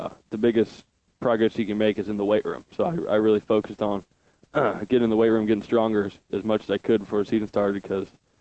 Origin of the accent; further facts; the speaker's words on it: Oakville, Missouri, United States; Yeah, I grew up in Oakville, a little town called Oakville, South County. And, I went to high school there.